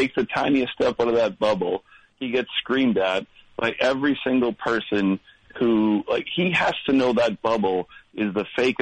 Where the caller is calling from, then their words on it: Madison, Wisconsin, United States; I'm calling in from Madison, Wisconsin.